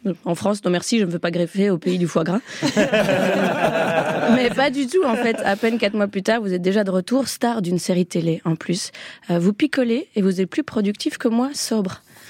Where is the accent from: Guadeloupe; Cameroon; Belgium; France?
Belgium; Je sais que je suis belge